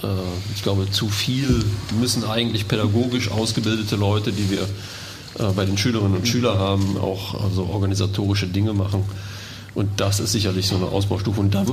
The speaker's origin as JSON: {"language": "German", "town": "Cologne", "region": "North Rhine-Westphalia", "country": "Germany", "tie": "born or raised there", "said": "Ich bin gebürtiger Kölner, inzwischen 52 Jahre alt"}